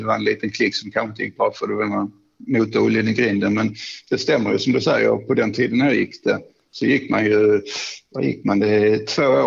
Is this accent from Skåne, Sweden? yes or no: yes; Skåne, Sweden; Jag kom upp där ner från Skåne